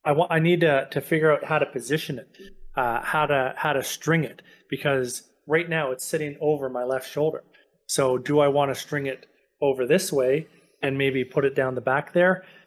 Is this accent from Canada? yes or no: yes; Canada; But I'm also Canadian, right?